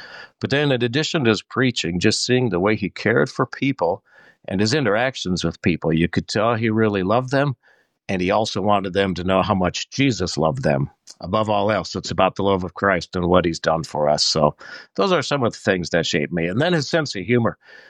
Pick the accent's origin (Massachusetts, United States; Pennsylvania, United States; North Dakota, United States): North Dakota, United States; Minot; during my teen years, my youth years, growing up in Minot, North Dakota, my father was the pastor of the church, and my mom had been a Lutheran teacher until she became a stay-at-home mom for some years.